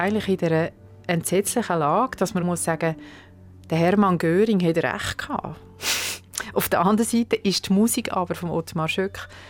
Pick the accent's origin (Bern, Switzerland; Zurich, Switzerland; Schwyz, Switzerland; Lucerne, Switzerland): Schwyz, Switzerland; ich bin auch in der Schweiz aufgewachsen und in Brunnen in der Nähe in die Schule bis zur Matura.